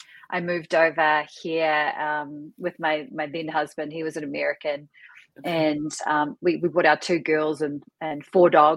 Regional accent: New Zealand; So I'm originally from New Zealand.

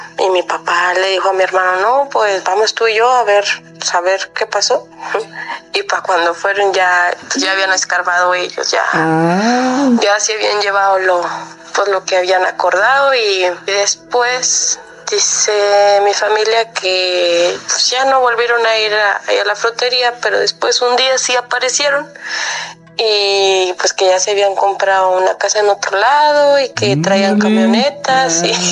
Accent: Coahuila, Mexico; Pues yo soy del norte de Coahuila.

